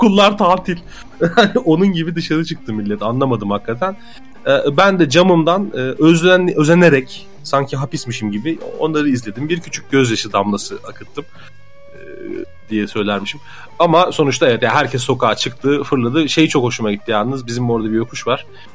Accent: Ankara, Turkey; now in Istanbul, Turkey; Ankara'da büyüdüm. O yüzden daha çok kar görüyordum ben ama...

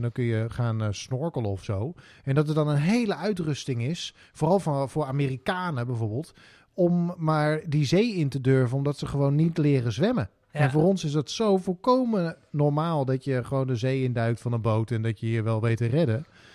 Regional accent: Netherlands; wij denken als Nederlanders dat iedereen het gewoon kan zwemmen.

